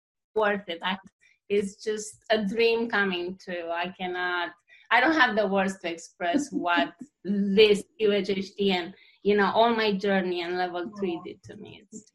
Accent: Bucharest, Romania; Oh, I'm Romanian. I was born in Romania, in Bucharest, Romania.

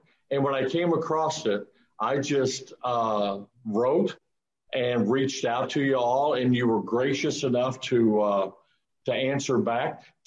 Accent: Houston, Texas, United States; Now, you know, I'm from Houston

